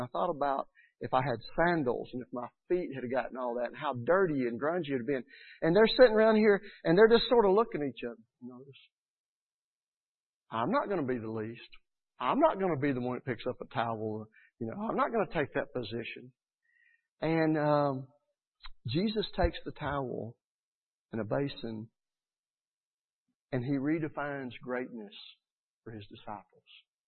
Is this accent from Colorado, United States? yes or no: no; Georgia, United States; accent: Georgia twang; I've got that Georgia twang, you know, and people are like, where are you from?